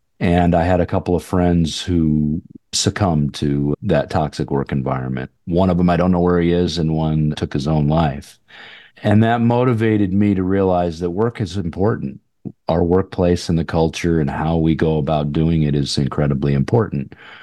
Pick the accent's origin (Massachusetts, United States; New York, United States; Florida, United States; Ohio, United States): New York, United States; I started in municipal government, as you mentioned, actually in my hometown in upstate New York, as a temporary worker and in the field.